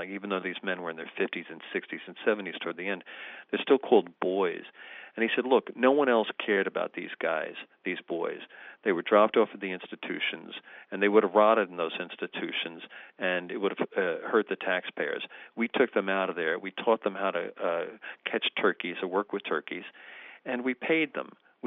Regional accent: New York, United States; And I'm from New York, and you and I have an understanding of, say, Willowbrook and some other places in New York State.

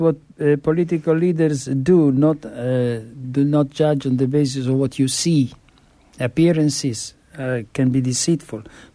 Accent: Italy; accent: Italian; English is a second language; And I ask the listeners to be compassionate about my Italian accent.

